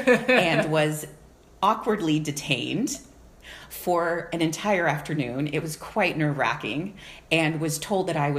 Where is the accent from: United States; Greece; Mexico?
United States; I think one of the things that I learned in Africa that I've taken with me back to the US, I'm American as an aside